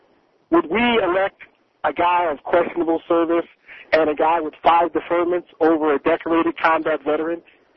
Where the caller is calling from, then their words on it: Seattle, Washington, United States; Hey, Peter, I'm calling from Seattle.